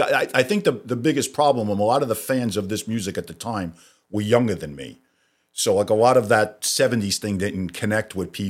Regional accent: Brooklyn, New York, United States; accent: Brooklyn; Well, I'm a bogus Jersey guy, first of all. I'm from Brooklyn. Mark's a career Jersey guy. I'm only out here 3 years. So this is a bona fide Brooklyn accent.

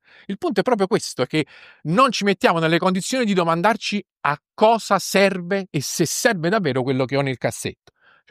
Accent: Naples, Campania, Italy; Sono napoletano

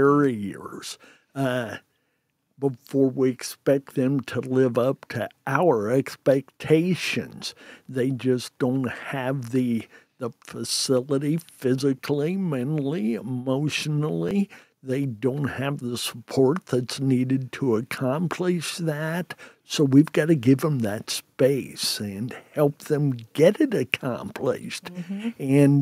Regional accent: Red Key, Indiana, United States; We had individuals from our community. I come from Red Key, Indiana, in Jay County.

